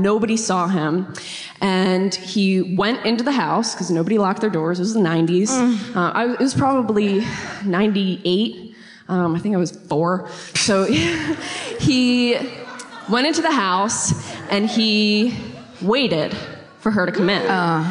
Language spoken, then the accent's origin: English; Newark, Delaware, United States; now in Wilmington, United States; Yeah. Born and raised. I grew up in Newark. Live in Wilmington now.